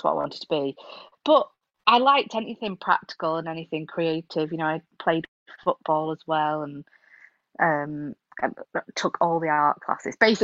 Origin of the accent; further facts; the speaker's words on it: Bury, North West England, United Kingdom; So I grew up in Bury, just outside of Manchester.